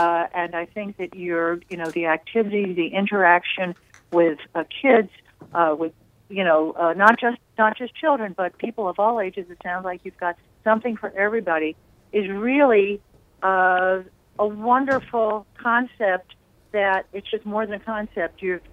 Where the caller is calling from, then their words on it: New Jersey, United States; I'm calling from Atlantic County, New Jersey.